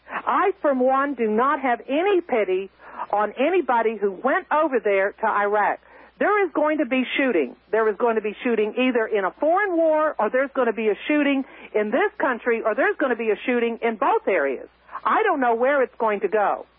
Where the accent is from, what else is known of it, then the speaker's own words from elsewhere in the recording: Virginia, United States; And there's another saying that is in Texas, and I wasn't raised in Texas. I was raised in Virginia